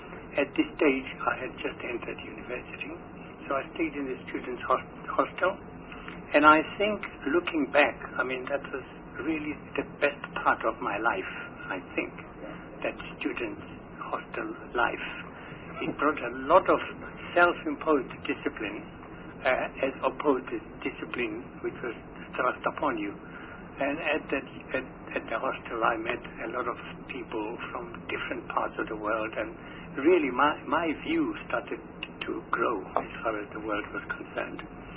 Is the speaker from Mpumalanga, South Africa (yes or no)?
yes; Mpumalanga, South Africa; I was born in Sari, which is now Mpumalanga. At the time, it was called the Eastern Transvaal. And I lived in Sari for a number of years, and I started schooling there.